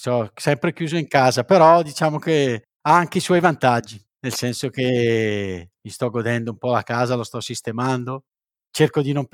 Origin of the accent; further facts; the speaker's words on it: Campania, Italy; born there; ad Avellino, al paese dove sono nato io in provincia di Avellino, dove stai si dice dove sta, dice addo sta.